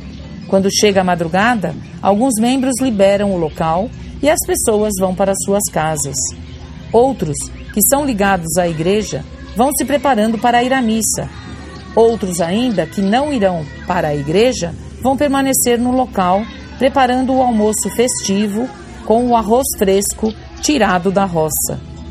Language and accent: Portuguese; DR Congo; vou relatar o que acontece na aldeia onde nasci e cresci, na República Democrática do Congo